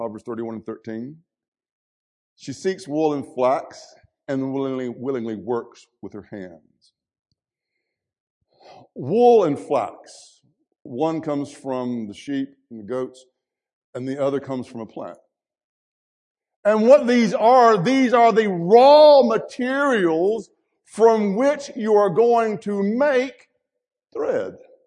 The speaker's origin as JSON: {"language": "English", "region": "Mississippi", "country": "United States", "said": "folks, I'm from Mississippi. And when we get a half an inch of snow, we close everything down because we don't like it."}